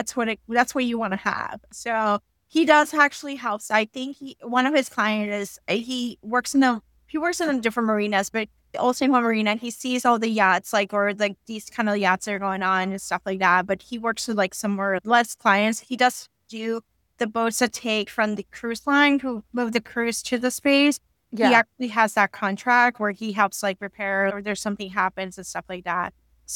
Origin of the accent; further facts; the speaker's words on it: Puerto Rico; I grew up in Puerto Rico